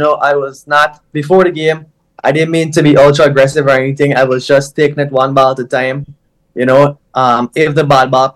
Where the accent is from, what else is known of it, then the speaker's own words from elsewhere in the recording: Georgetown, Demerara-Mahaica, Guyana; 21 years old, and I play for Demerara Cricket Club, and I'm from Campbellville in Georgetown.